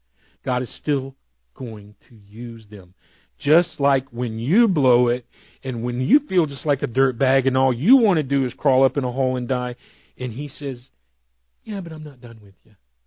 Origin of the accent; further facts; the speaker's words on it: United States; born there; yeah, I was born in America, therefore I'm a Christian, put Christian on my thing, right?